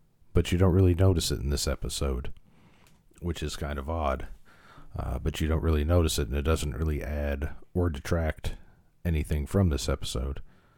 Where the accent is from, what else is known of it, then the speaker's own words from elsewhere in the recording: Chicago, Illinois, United States; Growing up in Chicago, there used to be a radio program that would come on every night of the week